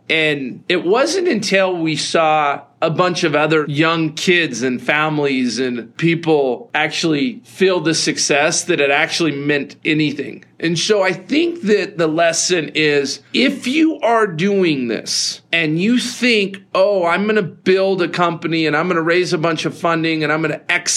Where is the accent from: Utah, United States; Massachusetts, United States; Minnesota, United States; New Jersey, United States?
Utah, United States; Provo; And I'm this kid from Provo, Utah that flew out.